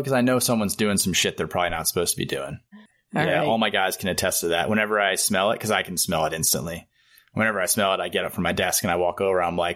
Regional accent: United States; because I'm fucking American

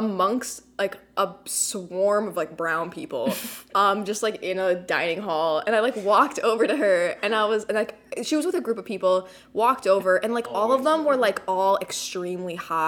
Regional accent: Westchester, New York, United States; Well, Westchester is a very interesting place because it's not, I think there's, like, two different types

